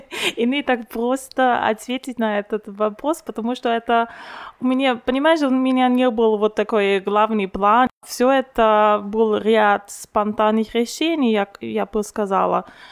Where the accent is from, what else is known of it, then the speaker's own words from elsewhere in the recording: Innsbruck, Tyrol, Austria; Russian is a second language; когда я училась в школе здесь в Инсбурге, я сама из Инсбурга